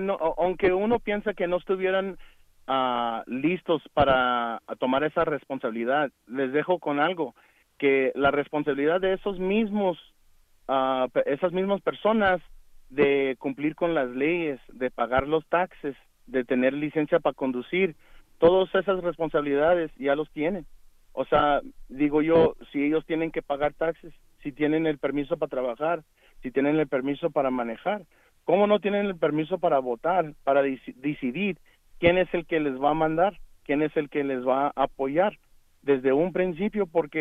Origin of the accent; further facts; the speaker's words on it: United States; born there; yo nací aquí en los Estados Unidos, pero mis padres son de México.